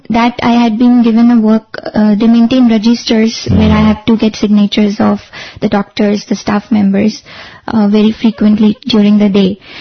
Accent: Surat, Gujarat, India; from Surat, Gujarat. I am a student, just completed my bachelor's in interior design.

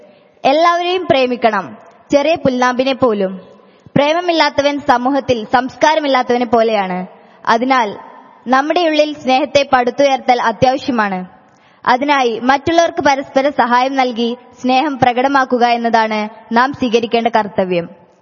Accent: Makkaraparamba, Kerala, India; I am from Makkaraparamba in Malappuram district, Kerala. I am coming here for first time.

